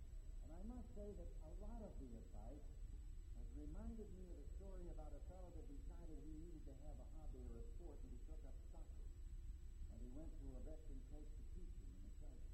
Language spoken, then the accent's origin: English; Illinois, United States; It took place right near my hometown in northern Illinois.